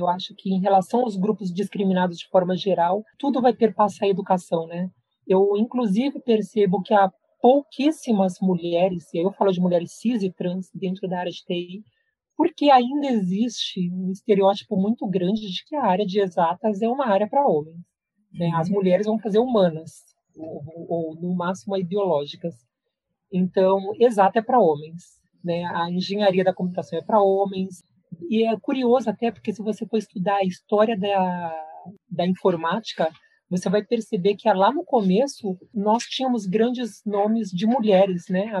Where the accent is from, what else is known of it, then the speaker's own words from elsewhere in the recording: São Paulo, Brazil; born there; eu nasci em São Paulo, né, aí na cidade de São Paulo, a capital, e eu sempre estudei em escola pública. A minha família é uma família muito pobre